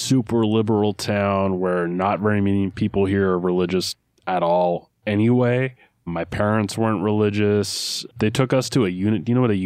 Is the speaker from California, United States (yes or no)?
no; Olympia, Washington, United States; I've lived in Olympia, Washington pretty much my whole life.